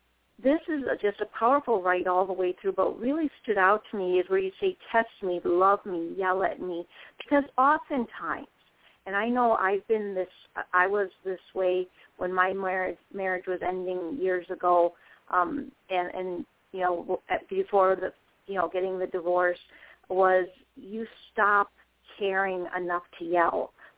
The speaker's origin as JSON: {"language": "English", "region": "Wisconsin", "country": "United States", "also_born_or_lived": "Texas", "moved": "as an adult", "said": "I now live back in Wisconsin, but back when I was like 19, I moved from Wisconsin to Texas, and it's quite a a culture shock kind of, especially as far as weather goes."}